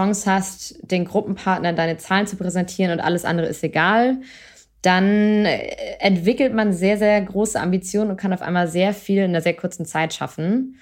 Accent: Schleswig-Holstein, Germany; also born or lived in Hamburg; now in Lisbon, Portugal; in den romanischen Sprachen, dann Englisch, Deutsch und ich bin ja an der Grenze zu Dänemark aufgewachsen.

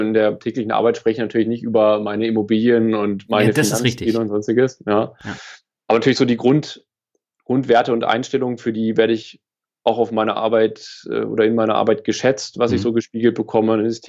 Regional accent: Lower Saxony, Germany; Ja, Niedersachsen ist meine Heimat. Ja. Ich komme vom Dorf hier und bin da auch glücklich, dass das so hier meine Heimat ist insgesamt.

